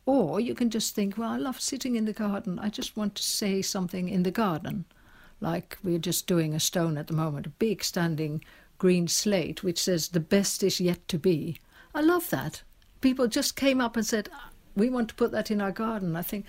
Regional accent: Netherlands; I'm from Holland, as you might have picked up by now.

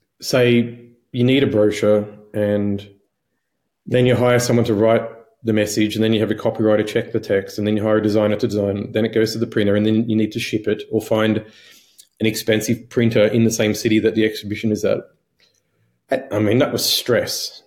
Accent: Australia; I'm Australian, so if I was in Australia

